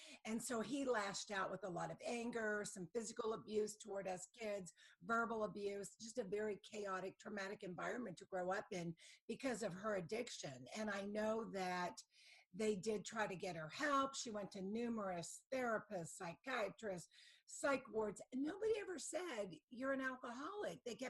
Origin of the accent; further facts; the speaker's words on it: Youngstown, Ohio, United States; when my father came down to confront him from where I grew up in Youngstown, and I was living in Columbus